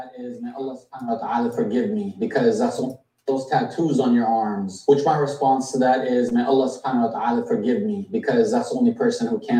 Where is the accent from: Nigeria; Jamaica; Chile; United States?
United States; I lived being Muslim in America, and I also lived being American in America.